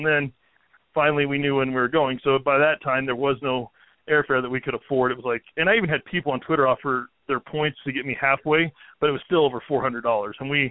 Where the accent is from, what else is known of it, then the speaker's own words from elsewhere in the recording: Nebraska, United States; And so I was born in Nebraska, so I grew up rooting for whatever was on TV.